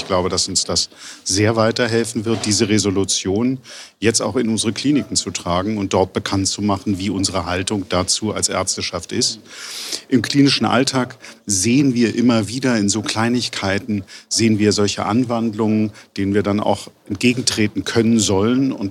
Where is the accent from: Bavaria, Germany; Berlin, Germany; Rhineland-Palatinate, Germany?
Berlin, Germany; Ich komme aus Berlin